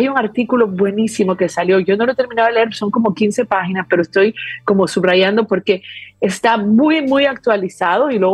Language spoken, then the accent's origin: Spanish; Peru; yo me acuerdo chiquita en Perú, que yo soy de Perú